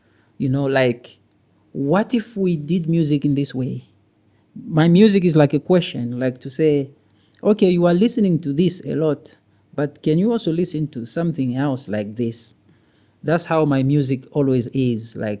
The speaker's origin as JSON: {"language": "English", "town": "Mokambo", "region": "Haut-Katanga", "country": "DR Congo", "tie": "born or raised there", "said": "I've always been connected to Zambia more than to Congo. And then the time that I was growing up in Mokambo, Zambia was, you know, like it was the place that we knew."}